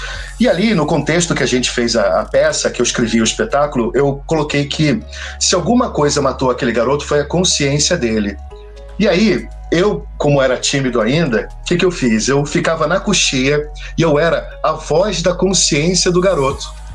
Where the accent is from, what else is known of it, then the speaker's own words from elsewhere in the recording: Belo Horizonte, Minas Gerais, Brazil; also born or lived in Rio de Janeiro, Brazil; Eu sou carioca, mas quando eu tinha 7 anos, a minha família toda, meu pai trabalhava na Unilever. E aí ele foi transferido para Belo Horizonte, onde a gente passou boa parte da vida.